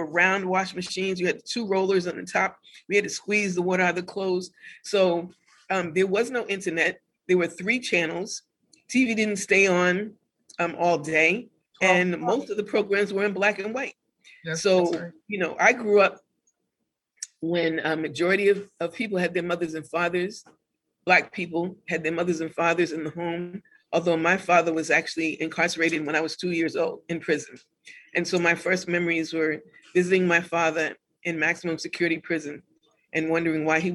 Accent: Boston, Massachusetts, United States; because I'm from Boston, I grew up in Boston

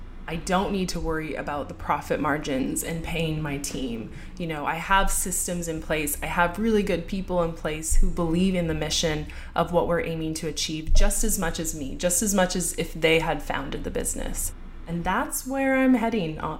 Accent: Vancouver, British Columbia, Canada; I grew up in Vancouver.

